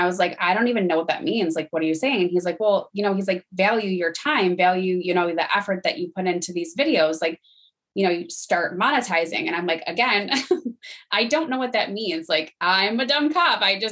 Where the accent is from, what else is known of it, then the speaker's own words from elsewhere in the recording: New York, United States; I am from New York. I'm a police officer here.